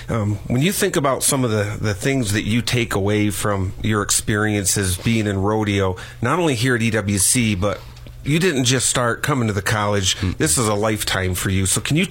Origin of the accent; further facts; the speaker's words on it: Midwest, United States; Well, you know, and I come from the Midwest, and there's some rodeo.